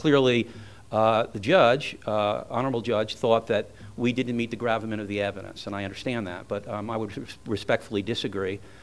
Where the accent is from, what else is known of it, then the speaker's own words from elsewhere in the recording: Florida, United States; also born or lived in New York, United States; I'm from New York and I could speak fast, so I'll speak as rapidly as I can, although I grew up in Florida.